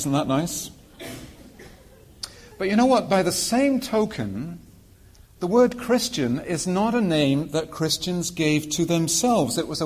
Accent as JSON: {"language": "English", "region": "Wales", "country": "United Kingdom", "said": "As a Welsh person, I'm actually waiting for this very fine principle to be applied to the Welsh."}